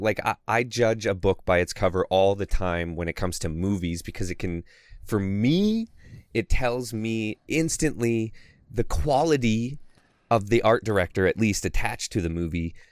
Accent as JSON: {"language": "English", "country": "Canada", "said": "I'm from Canada."}